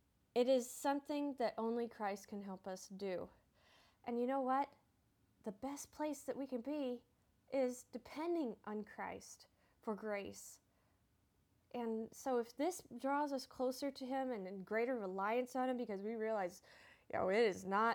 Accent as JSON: {"language": "English", "town": "Cherokee", "region": "Iowa", "country": "United States", "tie": "born or raised there", "said": "always a big thanks to KCHG, my hometown in Cherokee, for helping with this radio broadcast."}